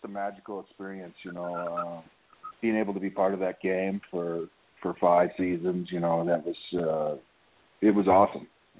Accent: Lapeer, Michigan, United States; I was an hour away from East Lansing, where I grew up there in Lapeer, and it's just football.

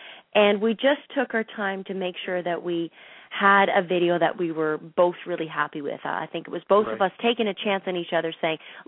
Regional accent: London, Ontario, Canada; it was back in my hometown of London, Ontario.

